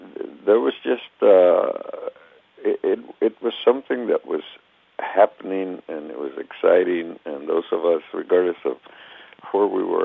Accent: Fowler, California, United States; one of the organizers and I grew up together in Fowler, California.

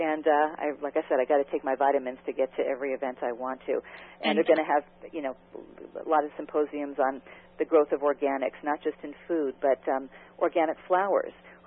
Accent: California, United States; as many droughts as I had growing up in California

